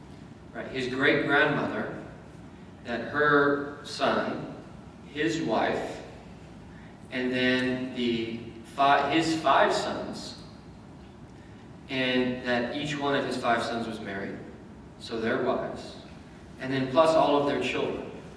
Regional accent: Kansas, United States; when I was growing up in Kansas, we'd be going to grandmother's house, right?

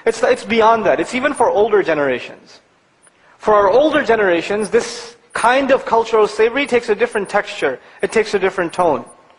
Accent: Pakistan; I'm from Pakistan originally, and this is a problem in Pakistan

